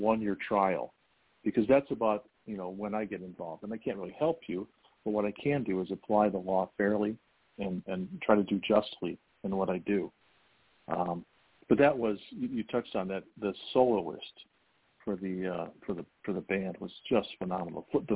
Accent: the North, United States; You know, I grew up in the North. My family all fought for the North.

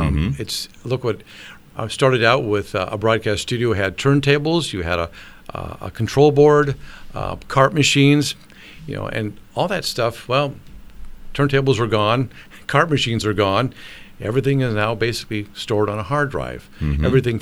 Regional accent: Seattle, Washington, United States; And growing up in Seattle, in my case, you know, I thought we had some great stations there.

